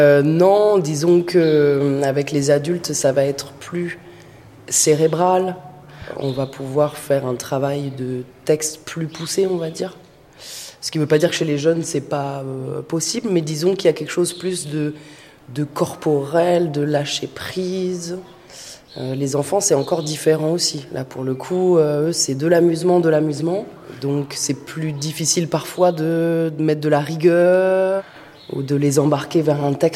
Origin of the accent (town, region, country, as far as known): Paris, Île-de-France, France